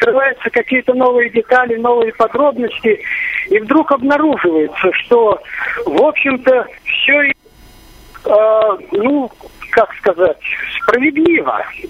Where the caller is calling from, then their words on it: Pskov, Pskov Oblast, Russia; я с вами из Пскова.